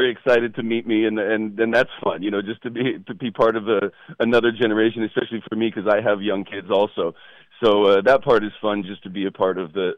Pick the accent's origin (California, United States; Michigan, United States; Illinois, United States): California, United States; Hollywood; I grew up in Hollywood, so I know that right around that sixth or seventh season is usually when the creativity dies down